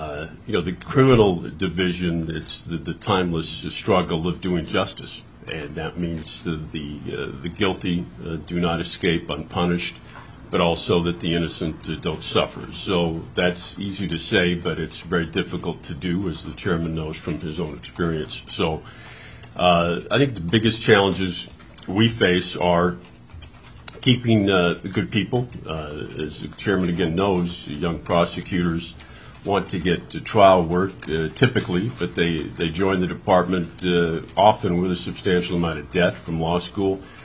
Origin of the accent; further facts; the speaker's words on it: Fairbanks, Alaska, United States; I was born and raised in Fairbanks, as was my father in 1917